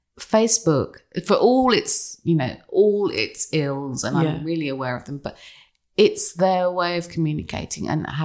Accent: England, United Kingdom; they were laughing at us because we're English

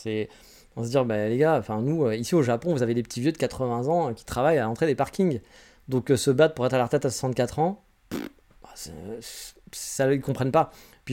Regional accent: France; vais dire « je suis français, moi, madame ». Oui, mon côté sarcastique va me faire jouer du côté « on est français, on est meilleur que les autres ».

